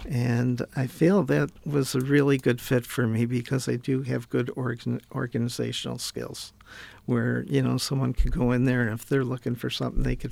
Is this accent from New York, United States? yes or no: yes; Rochester, New York, United States; Well, I grew up in Rochester, New York, and grew up in a family that had some problems